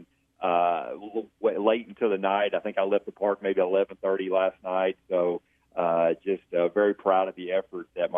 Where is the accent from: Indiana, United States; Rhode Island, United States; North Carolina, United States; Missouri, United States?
Missouri, United States; now in Alabama, United States; I'm originally from Missouri, and in Missouri, we have a one-game series in the playoffs.